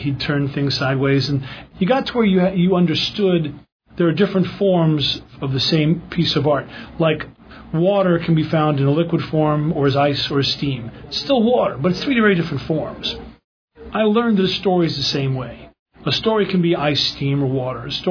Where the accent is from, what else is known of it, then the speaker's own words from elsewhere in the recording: the South, United States; as a Southerner, I view it incumbent upon me to weigh in upon Southern issues.